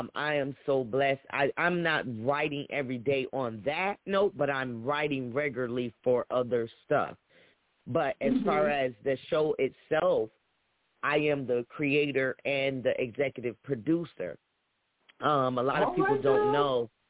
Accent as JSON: {"language": "English", "town": "Rochester", "region": "New York", "country": "United States", "tie": "born or raised there", "said": "but most of them are from New York, my hometown, Rochester, New York."}